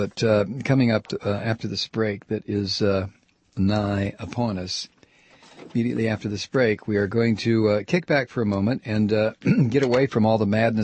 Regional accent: Jersey City, New Jersey, United States; I grew up in poverty in Jersey City, New Jersey.

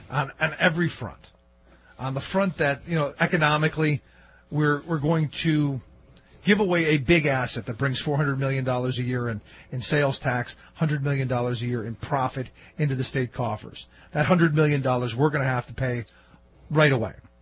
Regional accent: Cleveland, Ohio, United States; born or raised there

